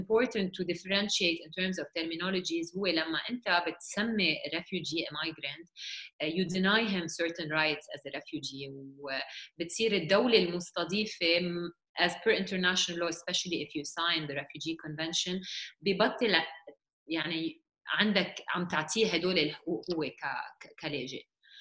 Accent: Lebanon; it's scary إنه أنت تضطر كلبناني بكرة تهاجر لأنه عم بتموت من الجوع أو إنه بلدك منهار اقتصادياً

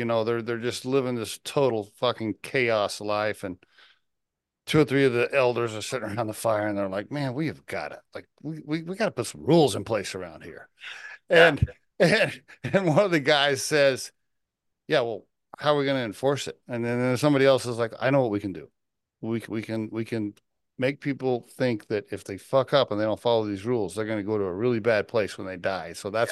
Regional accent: Oklahoma, United States; Now, I keep in mind, I grew up in Oklahoma, and my mother was like kind of Pentecostal, so to speak, Assembly of God Christian.

